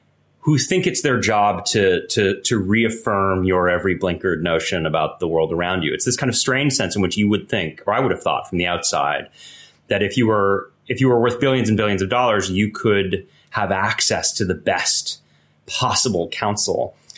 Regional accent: Boston, Massachusetts, United States; also born or lived in New York; I grew up in Boston, and after high school, I worked for a year before I took kind of a gap year before I went to college.

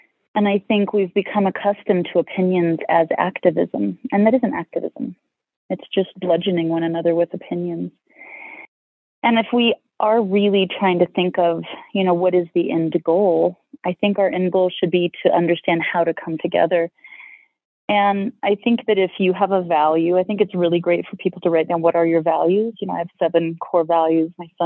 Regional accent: Alaska, United States; I'm from America. I'm from Alaska, but it's very different up there.

